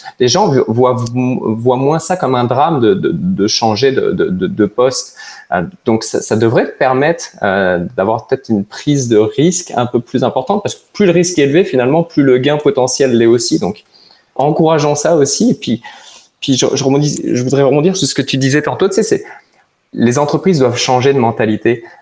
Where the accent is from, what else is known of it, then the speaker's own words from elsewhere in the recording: France; accent: French; now in Canada; comme on l'entend à mon accent, je viens de France